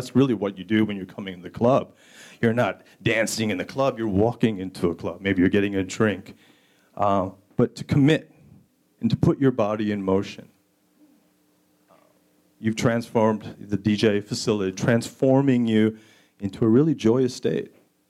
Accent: Flint, Michigan, United States; This is actually me in my hometown of Flint, Michigan.

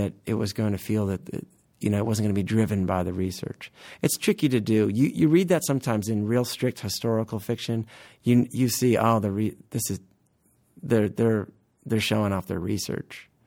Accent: Ann Arbor, Michigan, United States; You know, growing up in Ann Arbor, I have some vague understanding of its importance in the town

